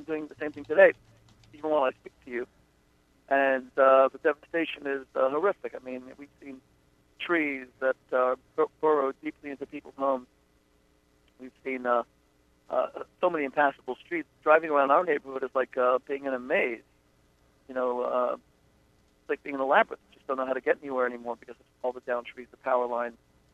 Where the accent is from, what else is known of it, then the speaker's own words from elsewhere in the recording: Florida, United States; also born or lived in England; And I grew up in Florida around the hurricanes. I was in Hurricane David. I was in Hurricane Wilma. I missed Hurricane, the big one, Hurricane Andrew, because I was living in England at the time.